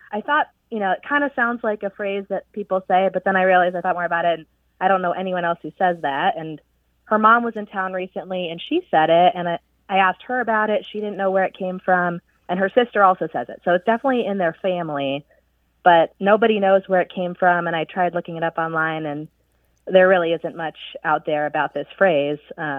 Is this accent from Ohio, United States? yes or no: yes; Ohio, United States; we're both from the Midwest. She's from Iowa, and I'm from Ohio.